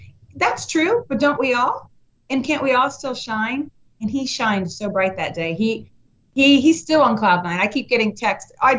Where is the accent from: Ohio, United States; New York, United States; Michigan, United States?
Ohio, United States; Cincinnati; Our community, as you shared, I'm from Cincinnati, Ohio, and it's an amazing community.